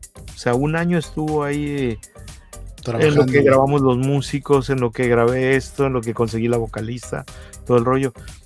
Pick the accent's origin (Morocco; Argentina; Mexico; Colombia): Mexico; Acapulco, Guerrero; Acapulco, yo soy de Acapulco y tiene una bahía.